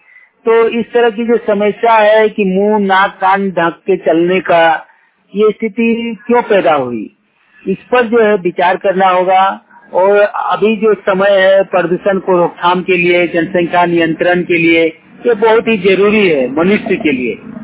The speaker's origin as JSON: {"language": "Hindi", "town": "Kasmar", "region": "Jharkhand", "country": "India", "said": "ग्राम कसमार चट्टी, panchayat Kasmar, block Kasmar, जिला बोकारो, राज्य झारखंड का निवासी हूँ।"}